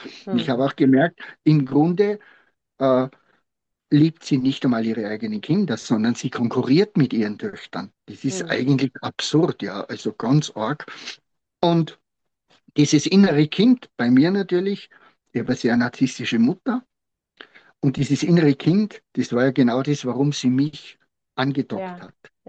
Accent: Tyrol, Austria; Wie halt bei uns in Tirol, wir reden da ein bisschen lockerer.

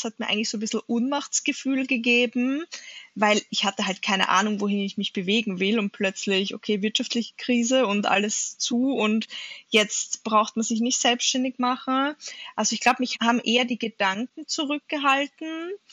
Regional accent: Austria; da hat sich bei uns in Österreich in der Politik wahnsinnig viel getan

